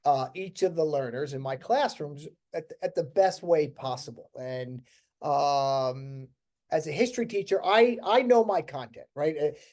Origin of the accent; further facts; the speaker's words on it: New York, United States; I grew up outside New York City, of a family with no teachers.